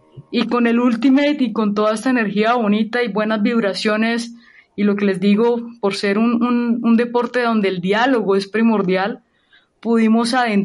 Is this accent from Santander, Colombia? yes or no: yes; Santander, Colombia; estudié Comunicación Social en la Universidad de La Sabana, tengo 32 años, soy de Santander, así no parezca por el acento